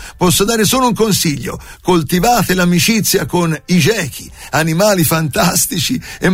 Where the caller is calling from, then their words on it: Florence, Tuscany, Italy; sono tornato ora qui nella zona e sono fiorentino d'origine, non credo si senta